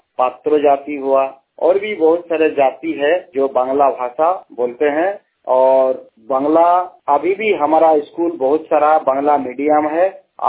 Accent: Pagrosai, India; पूर्वी सिंहभूम पटका प्रखंड कालिकापुर पंचायत अंतर्गत पगरोसाय ग्राम के रहने वाला हूँ।

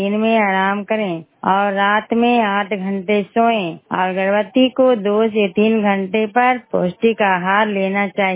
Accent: Eganpura, Bihar, India; मैं ग्राम एगनपुरा पंचायत बड़ारा प्रखंड नूसराय जिला नालंदा की रहने वाली हूँ।

